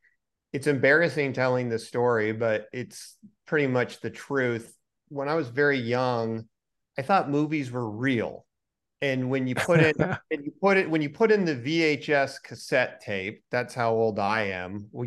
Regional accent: Lodi, California, United States; moved away as an adult; now in Los Angeles, United States; I grew up in Central California, a small town called Lodi.

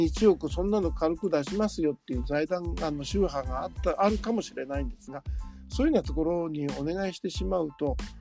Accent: Nagano, Japan; born there; also born or lived in New Delhi, India; 私自身実はあの長野の生まれなんですが、長野県の生まれなんですが、あのしかもそのニューデリーに数年住んでいたわけですが

